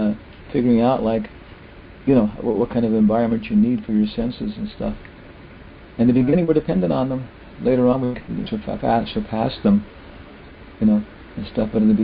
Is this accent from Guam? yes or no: yes; Guam; born there; I was born on Guam. It's Oriental consciousness.